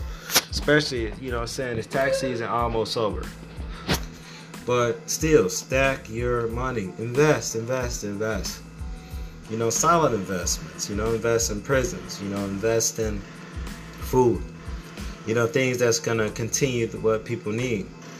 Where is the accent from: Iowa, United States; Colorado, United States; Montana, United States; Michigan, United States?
Michigan, United States; Detroit; I mean, you know, I'm from Detroit, Michigan.